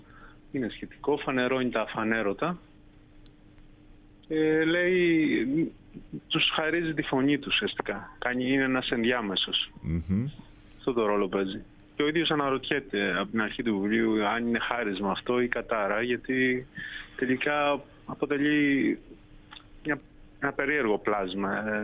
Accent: Zaros, Crete, Greece; Είναι κυρίως η επαρχία όπου γεννήθηκα και μεγάλωσα. Δηλαδή το βιβλίο ξεκινάει από το Ζαρό που είναι το χωριό μου.

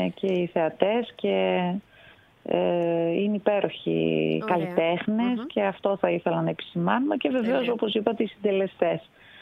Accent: Veria, Central Macedonia, Greece; Ναι, μεγάλωσα στη Βέρεια. Είναι δίπλα, είναι σαν προάστιο. Η Βέρεια είναι σαν προάστιο της Θεσσαλονίκης

